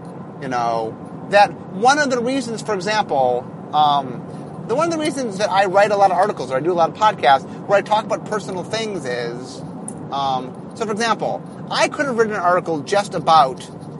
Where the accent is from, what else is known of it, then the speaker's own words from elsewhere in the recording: Seattle, Washington, United States; Okay, so I'm from Seattle.